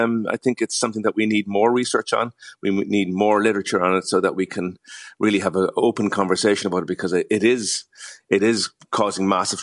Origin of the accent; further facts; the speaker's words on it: Ireland; We're Irish.